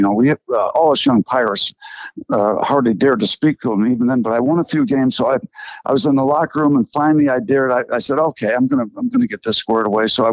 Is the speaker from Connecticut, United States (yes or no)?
yes; Connecticut, United States; Well, I came from Connecticut and tried out when I was out of high school